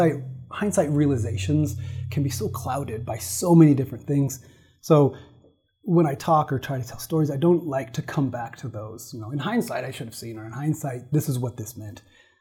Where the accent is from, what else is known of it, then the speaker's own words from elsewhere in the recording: Arizona, United States; Because I grew up in Arizona, but it was kind of like another more conservative, purist mecca of the Mormon culture.